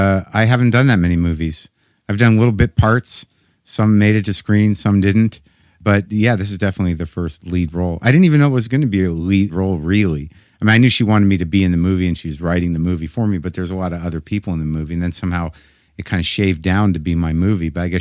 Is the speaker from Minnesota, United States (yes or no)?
no; New Mexico, United States; There are elements of I took from my life that I was from New Mexico.